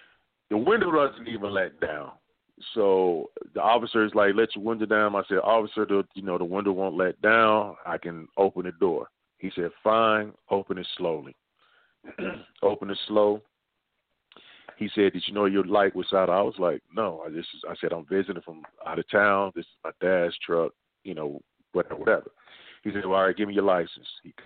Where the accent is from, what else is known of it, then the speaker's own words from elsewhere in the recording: Dayton, Ohio, United States; I'm originally from Dayton, Ohio.